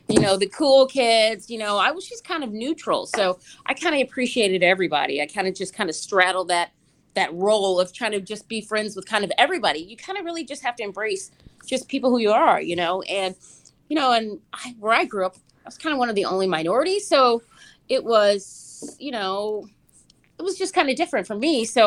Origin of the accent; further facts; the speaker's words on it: St. Louis, Missouri, United States; also born or lived in Atlanta; Actually, I'm from St. Louis, and I moved here from Atlanta, but Atlanta has my heart now.